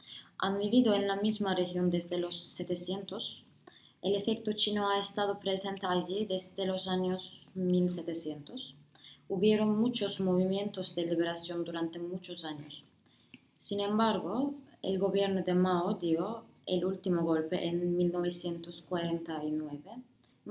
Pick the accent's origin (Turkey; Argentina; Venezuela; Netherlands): Turkey; Afyon, Afyonkarahisar; Spanish is a second language; also born or lived in Kayseri; now in Istanbul, Turkey; Llevo 3 años viviendo en Estambul. Mi niñez fue en Afyon, una ciudad pequeña cerca de Anatolia Central en Turquía. Cuando estudiaba en la secundaria, nos mudamos a Kayseri, otra ciudad en el centro de Turquía.